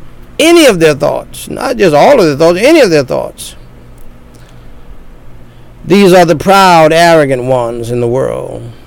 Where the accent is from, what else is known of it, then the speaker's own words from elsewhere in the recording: the South, United States; They didn't get that from down in the country. We're from the South, but we got to go to New York first and come back.